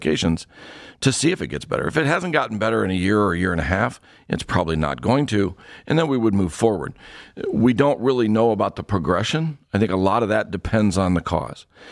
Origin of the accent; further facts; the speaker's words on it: Ohio, United States; I was born and raised in Ohio. I lived all over the state, and you get all four seasons.